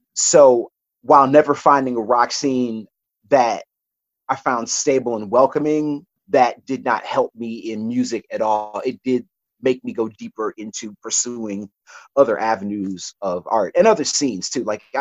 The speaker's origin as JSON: {"language": "English", "country": "United States", "tie": "born or raised there", "said": "at that point, was growing up in the South suburbs in a 50-50 integrated grade school, black and white."}